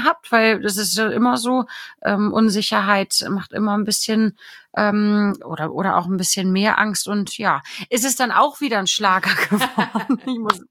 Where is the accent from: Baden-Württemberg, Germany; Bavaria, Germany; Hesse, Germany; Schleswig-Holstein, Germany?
Schleswig-Holstein, Germany; Das heißt also, selbst Bremen, Hannover, wird man als Schleswig-Holsteiner nicht mehr als Norden dazuzählen